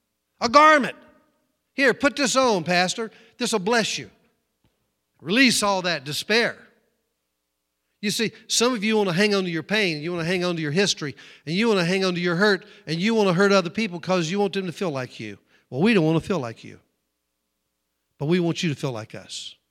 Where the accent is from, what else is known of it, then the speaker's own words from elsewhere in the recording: the South, United States; I'm from the South.